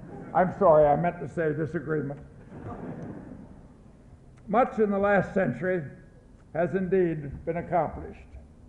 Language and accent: English; Canada; I was born and reared on a farm in Canada. I identify my early life as a British subject.